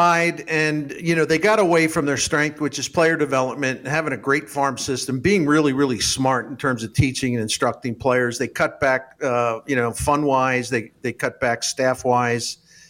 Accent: St. Louis, Missouri, United States; Where are you from? I'm from St. Louis.

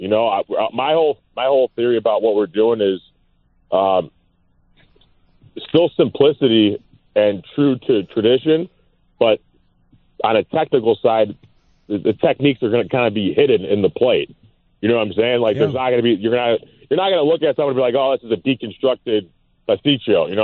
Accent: Park Ridge, Illinois, United States; I grew up in this area, which is really cool for me. I grew up in Park Ridge, so we're right on the border of Park Ridge and Niles, our location.

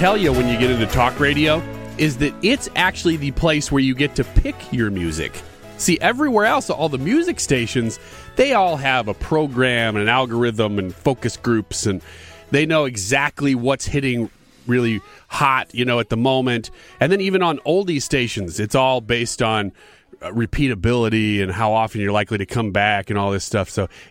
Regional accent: Illinois, United States; But I am from Illinois, and so I hope the best for Illinois

